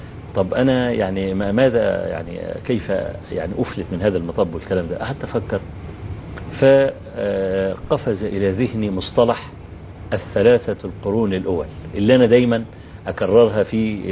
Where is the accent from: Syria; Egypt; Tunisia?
Egypt; Kafr El Sheikh, Kafr El Sheikh Governorate; فأول ما نزلت في بلدي كفر الشيخ، يعني المحافظة كفر الشيخ